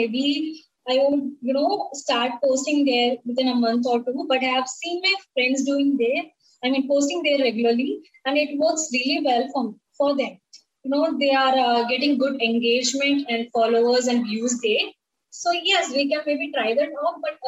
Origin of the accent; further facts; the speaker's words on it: Tamil Nadu, India; Also, I'm from Tamil Nadu. So we speak Tamil here, right?